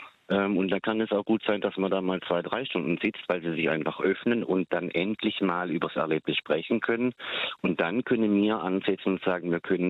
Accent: Baden-Württemberg, Germany; accent: Baden dialect; Ich in unserem Badischer Dialekt schreiben, nicht reden, einfach machen.

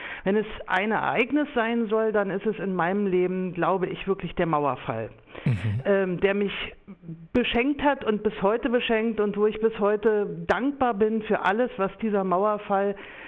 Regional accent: Berlin, Germany; Geprägt bin ich eigentlich durch meine Geschichte, aufgewachsen in West-Berlin und auch immer irgendwie behütet

